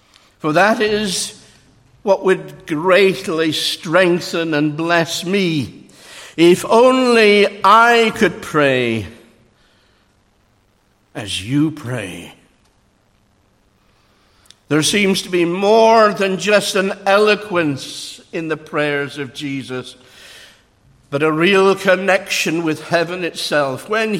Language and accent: English; Edinburgh, Scotland, United Kingdom; I come from Edinburgh. Don't hold that against me.